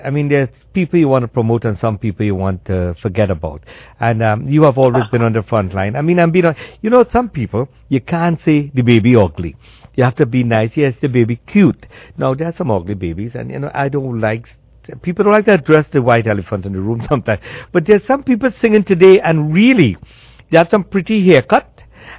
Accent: Trinidad & Tobago; I'm from Trinidad and Tobago.

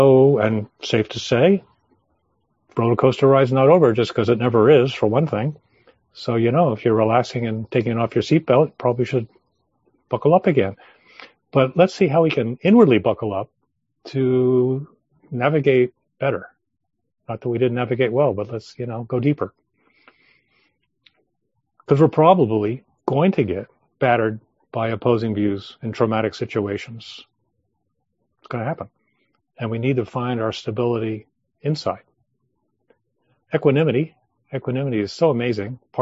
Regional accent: Long Island Sound, United States; And I grew up on Long Island Sound with boats

